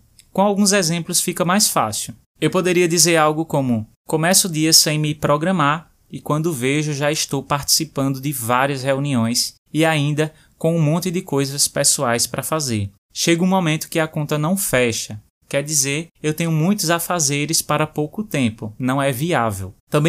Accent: Brazil; eu falo como nós brasileiros somos realmente muito vaidosos e damos bastante importância para a aparência física

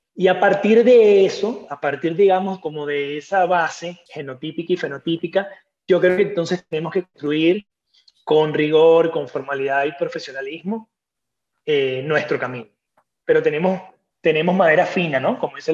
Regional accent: Caracas, Capital District, Venezuela; Yo agradezco mucho haber nacido en el lugar que nací, yo soy caraqueño, haberme criado en ese lugar maravilloso y generoso que es Venezuela.

